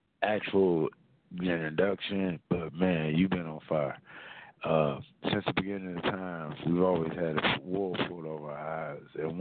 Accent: Cleveland, Ohio, United States; born there; I was born in Cleveland.

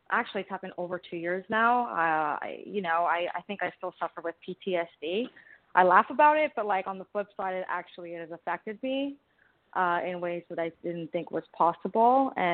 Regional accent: Canada; Listen, I'm Canadian.

